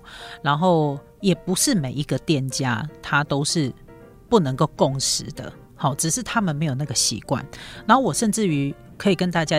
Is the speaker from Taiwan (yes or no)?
yes; Taiwan